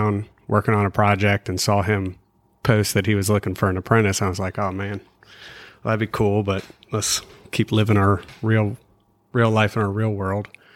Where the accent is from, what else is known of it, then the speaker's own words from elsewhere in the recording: Morehead City, North Carolina, United States; now in Wilmington, United States; Yeah, so I'm from Wilmington, North Carolina, originally Moorhead, and I am a hydrographic surveyor there.